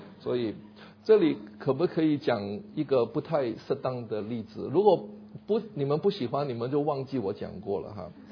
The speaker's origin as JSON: {"language": "Chinese", "country": "Hong Kong", "tie": "born or raised there", "lives_now": "United States", "said": "因为我在香港长大的嘛。我经常告诉我的美国朋友，我一生以来第一次看见森林是在美国。"}